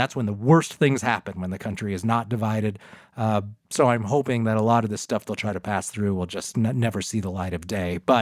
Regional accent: United States; born there; And I was born in America.

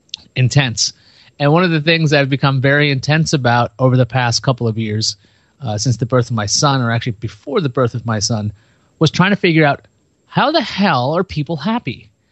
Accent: Queens, New York, United States; I'm a guy from Queens.

